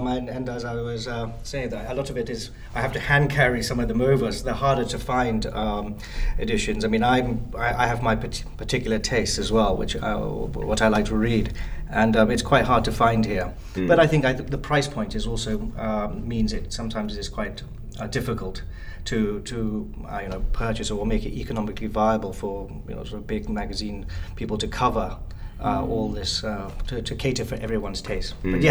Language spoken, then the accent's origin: English; England, United Kingdom; growing up in England